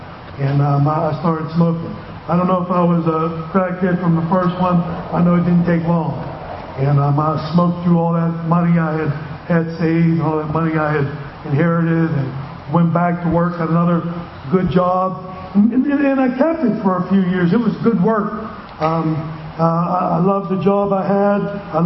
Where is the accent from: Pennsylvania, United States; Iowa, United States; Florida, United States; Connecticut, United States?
Pennsylvania, United States; Houston; I'm from Houston, PA, small town.